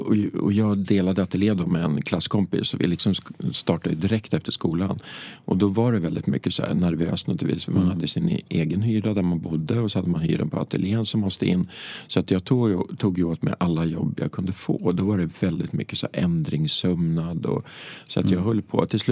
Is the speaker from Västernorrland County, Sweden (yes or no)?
no; Hökåsen, Västmanland County, Sweden; när jag såg deras första show på tv hemma i Hökåsen